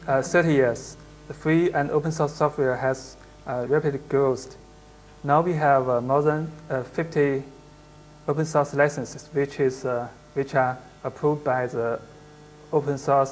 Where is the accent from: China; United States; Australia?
China; Beijing; I'm from Beijing, China.